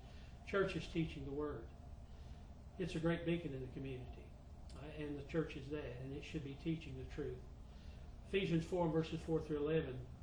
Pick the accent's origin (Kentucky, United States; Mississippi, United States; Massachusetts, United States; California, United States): Kentucky, United States; born there; I was from Eastern Kentucky, that's where I was born.